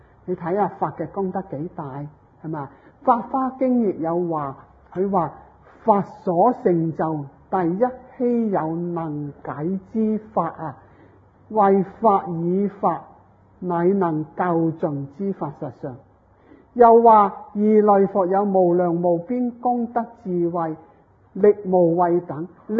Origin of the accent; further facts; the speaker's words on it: China; 但系我哋中国人，好似你，好似啊，同你嚟同佢攞钱咁样，皱起眉头，黑起块面